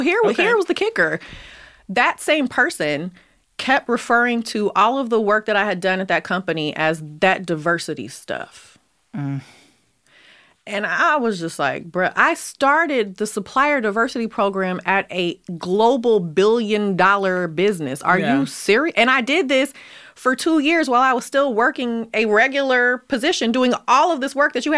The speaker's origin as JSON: {"language": "English", "town": "Oakland", "region": "California", "country": "United States", "said": "I didn't know that's a thing, because I'm from Oakland."}